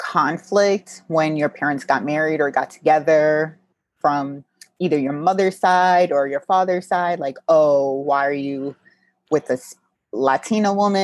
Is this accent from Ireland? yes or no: no; Jamaica; And my mother always wanted me to be proud as well as being Jamaican, half Jamaican as well.